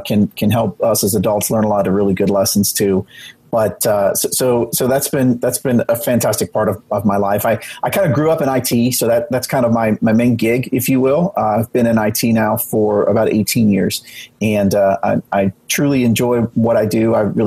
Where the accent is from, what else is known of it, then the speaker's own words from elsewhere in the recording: Nashville, Tennessee, United States; I'm from Nashville, Tennessee, and lived here for almost 20 years now